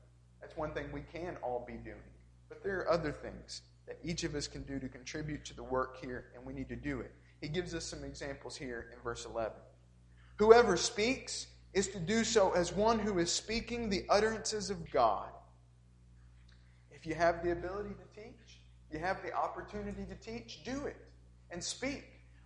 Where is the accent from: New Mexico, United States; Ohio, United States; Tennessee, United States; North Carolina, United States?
Tennessee, United States; also born or lived in Norway; I grew up in Tennessee with churches on every corner. But then when I moved to Norway